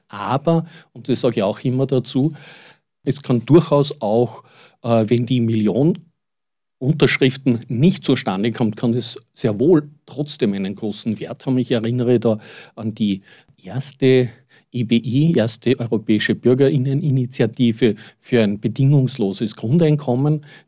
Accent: Austria; so etwas Ähnliches wie bei uns in Österreich das Volksbegehren.

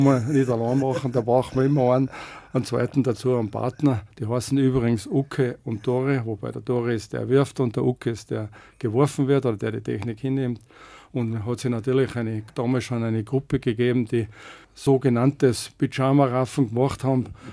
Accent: Rauris, Salzburg, Austria; Das Judo in Rauris, wo ich herkomme

